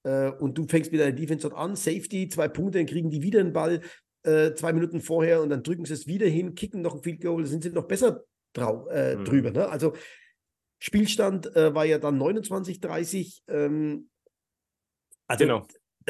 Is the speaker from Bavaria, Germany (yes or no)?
yes; Rothenburg ob der Tauber, Bavaria, Germany; born there; Ich bin gebürtiger Rodenburger